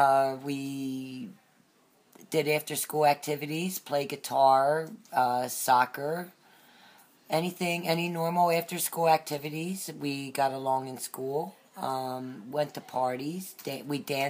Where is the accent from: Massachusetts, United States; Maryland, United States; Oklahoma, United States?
Maryland, United States; Elkton; I grew up in Elkton, Maryland.